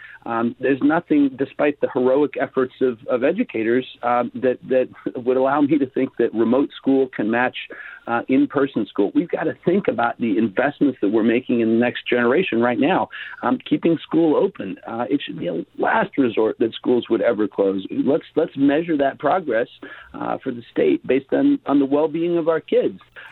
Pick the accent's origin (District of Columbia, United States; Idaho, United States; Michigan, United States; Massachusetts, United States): Idaho, United States; moved away as an adult; now in Oregon, United States; Well, I was raised in Idaho, and I came to Oregon by choice for college, and I have mostly stuck around.